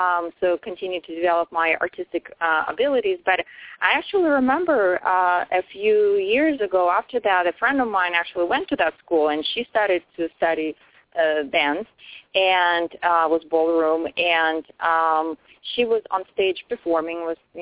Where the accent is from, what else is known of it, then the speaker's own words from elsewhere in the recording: Russia; moved away; I'm originally from Russia, and I've been here for almost 20 years. Next year will be 20 years.